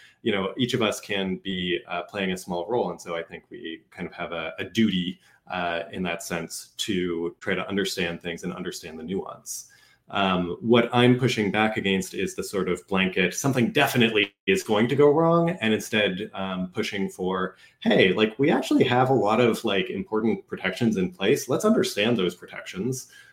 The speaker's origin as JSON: {"language": "English", "country": "Canada", "said": "Yeah, I'm also not American, so it's kind of like, oh. I'm Canadian, so I get a pass on like all things American history."}